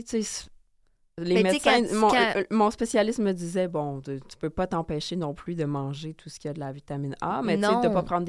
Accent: Quebec City, Quebec, Canada; moi, je viens de la ville de Québec.

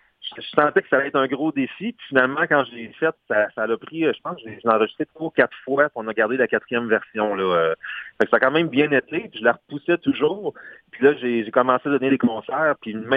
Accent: Quebec, Canada; c'est sûr que moi, je viens de la Beauce.

